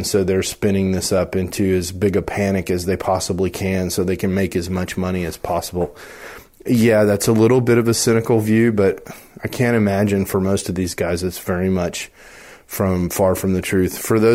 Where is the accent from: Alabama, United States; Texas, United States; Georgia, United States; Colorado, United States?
Texas, United States; Dallas; when I tell people I'm from Dallas, they're like, "Oh, Dallas," because of the Ebola stuff.